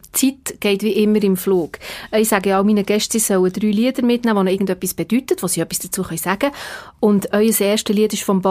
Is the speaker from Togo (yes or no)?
no; Switzerland; als Schweizerin